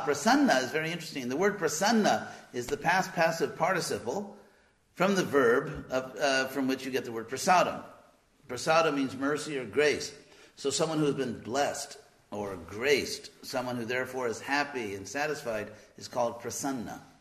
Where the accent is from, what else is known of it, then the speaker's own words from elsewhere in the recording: Los Angeles, California, United States; I'm from Los Angeles, so ask me anything about movies.